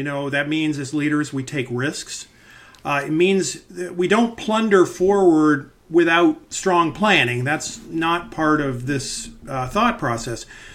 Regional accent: Virginia, United States; So, you know, I'm from a middle-class family. I was a kid from Virginia.

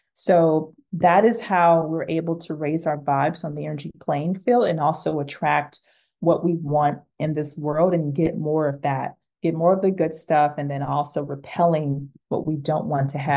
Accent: Detroit, Michigan, United States; Yeah, you know, I grew up in West Detroit. So this is a neighborhood that's in Detroit, Michigan. And I grew up in a bad neighborhood, a neighborhood that was tough.

